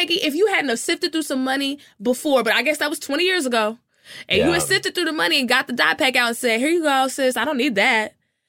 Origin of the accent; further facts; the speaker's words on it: Terrell, Texas, United States; born there; But so Tyler is like, you blink, you miss it. It's such a small town. And I was born very close to it. I was born in Terrell.